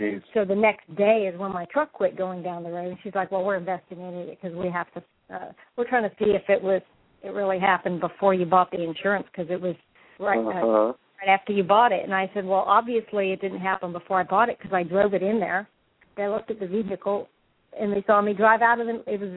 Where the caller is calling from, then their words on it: Florida, United States; I'm calling from Florida